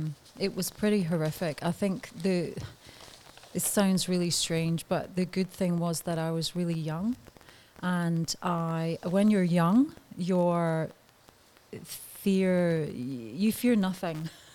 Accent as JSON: {"language": "English", "town": "Edinburgh", "region": "Scotland", "country": "United Kingdom", "tie": "born there", "said": "I was born in Edinburgh. So I was born in Scotland."}